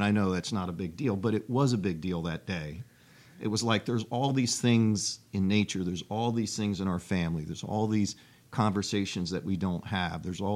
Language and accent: English; Dover, United States; Yeah, I grew up in Dover.